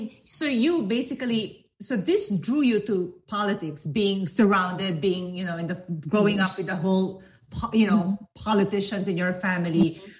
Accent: Philippines; English is a second language; you know, I'm from the Philippines, I'm from Asia, I've never voted.

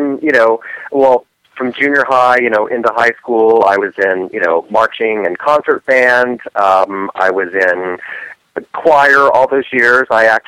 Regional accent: Texas, United States; Actually, they would have been little cowboy boots because I grew up in Texas.

